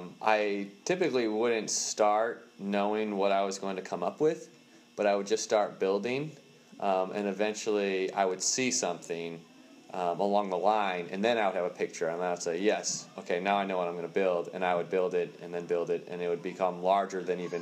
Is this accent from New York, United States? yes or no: yes; Buffalo, New York, United States; now in Northern Virginia, United States; Well, I'm from Buffalo, New York. I moved down to Northern Virginia about 2 years ago.